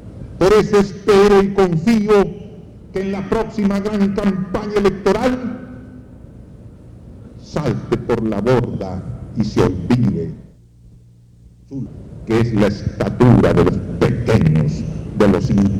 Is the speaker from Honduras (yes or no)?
yes; Honduras; Es el hecho de que somos hondureños, que es un título alto